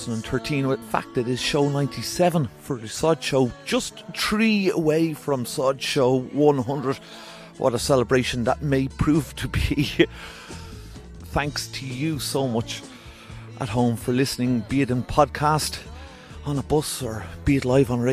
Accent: Ireland; There's an element of being Irish about it and seeing what our ancestors did. Our heritage.

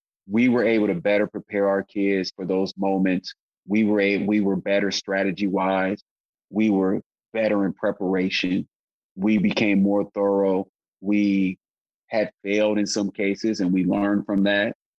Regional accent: South Bend, Indiana, United States; that was personal for me because I'm from South Bend

